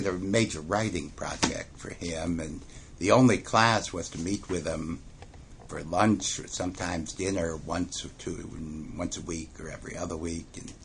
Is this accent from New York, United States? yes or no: yes; Bronx, New York, United States; New York. Bronx, New York is where I grew up, and working class part of town.